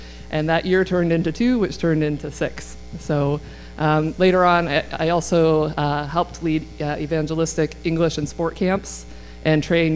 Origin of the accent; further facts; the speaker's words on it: Hamilton, Ontario, Canada; moved away as an adult; I grew up in Hamilton, Ontario, until I finished high school, and then I went to university in the States on a volleyball scholarship.